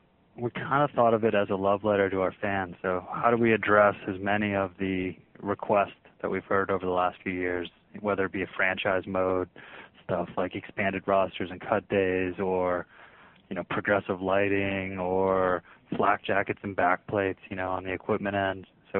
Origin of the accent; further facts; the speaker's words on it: St. Louis, Missouri, United States; Well, I grew up in St. Louis. It was a big sports town